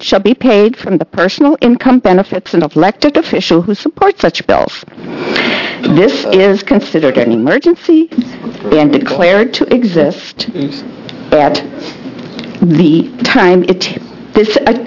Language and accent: English; Salem, Oregon, United States; from Salem, Oregon.